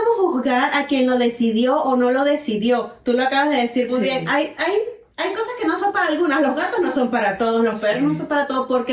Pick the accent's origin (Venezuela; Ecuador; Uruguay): Venezuela; also born or lived in Querétaro, Mexico; now in Dallas, United States; Yo soy venezolana. Estuve viviendo 8 años en México, en la ciudad de Querétaro, a la cual amo profundamente. Y recientemente, hace algunos meses, me mudé al área de Dallas